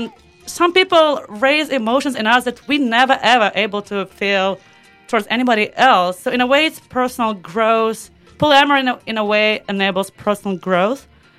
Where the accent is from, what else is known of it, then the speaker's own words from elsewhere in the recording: Belarus; English is a second language; I grew up in Belarus. I'm a very traditionally oriented woman in that aspect